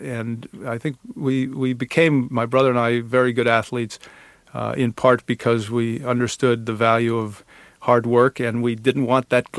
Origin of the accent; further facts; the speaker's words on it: Cleveland, Ohio, United States; So when we grew up in Cleveland, he was getting into his tennis career, if you will.